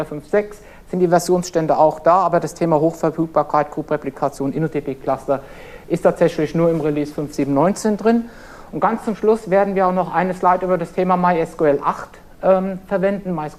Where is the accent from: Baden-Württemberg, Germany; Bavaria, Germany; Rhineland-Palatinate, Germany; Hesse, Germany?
Hesse, Germany; Frankfurt; ich komme aus dem Frankfurter Umfeld, von der Sprache oute ich mich da auch immer relativ schnell